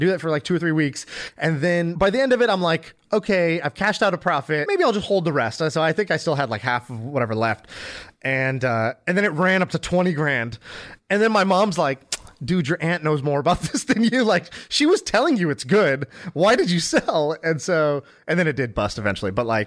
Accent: United States; born or raised there

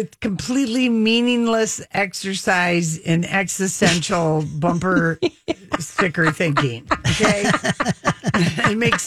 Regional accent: Phoenix, Arizona, United States; And I'm just filled with great memories of growing up in Phoenix

